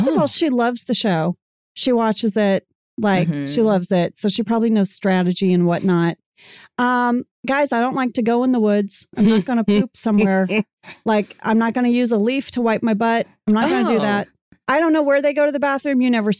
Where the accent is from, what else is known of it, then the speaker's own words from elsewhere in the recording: Indonesia; I grew up in Indonesia and we had a bidet.